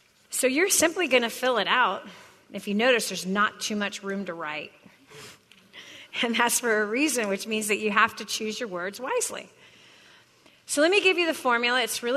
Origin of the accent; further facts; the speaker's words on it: San Antonio, Texas, United States; I'm from San Antonio, Texas